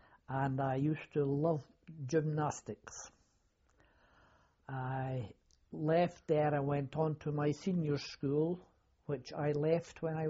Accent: Edinburgh, Scotland, United Kingdom; born there; I was born in Edinburgh on the 29th of June, 1925.

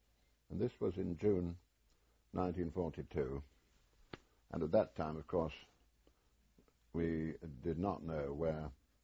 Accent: Scotland, United Kingdom; Being a Scot, I had learned to play the bagpipes at school

